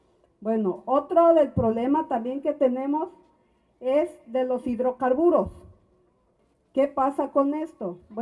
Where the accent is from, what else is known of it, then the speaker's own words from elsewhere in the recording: Chapultenango, Chiapas, Mexico; vengo de la comunidad de Chapultenango, Chiapas, de aquí del estado.